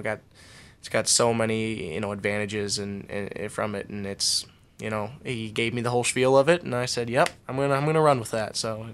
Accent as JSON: {"language": "English", "town": "Grand Ledge", "region": "Michigan", "country": "United States", "tie": "born or raised there", "said": "And then the first year it was in my hometown, Grand Ledge, right on the football field."}